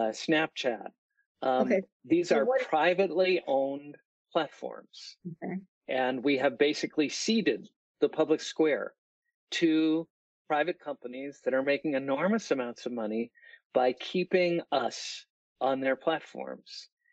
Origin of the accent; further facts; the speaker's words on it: Massachusetts, United States; Again, in my home state, Massachusetts, we last raised the tax on alcohol in 1980